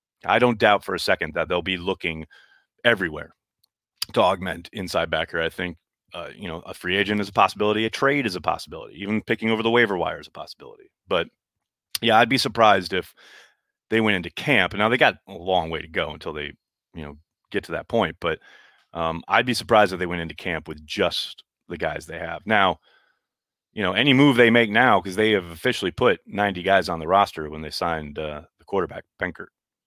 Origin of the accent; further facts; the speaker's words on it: Green Bay, Wisconsin, United States; I'm from Green Bay, and I still have a bit of shock when I land in Green Bay.